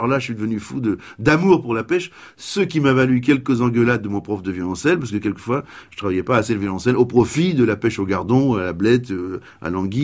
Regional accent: Paris, Île-de-France, France; Bien que je sois un parigot, vraiment fleur de bitume, on peut dire, le 14e.

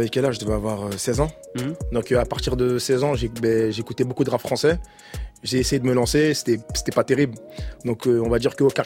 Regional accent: Sevran, Île-de-France, France; Et je dis pas ça parce que je suis un mec de Sevran. Même si j'étais pas de Sevran, je te le jure que j'aurais dit la même chose.

